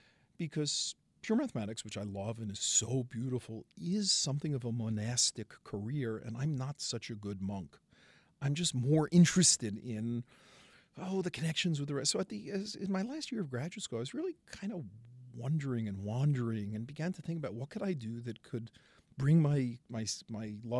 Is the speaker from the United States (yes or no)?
yes; Brooklyn, New York, United States; David comes from the Bronx. I come from Brooklyn. We immediately fell to arguing with each other. That's the mode of communication within boroughs of New York.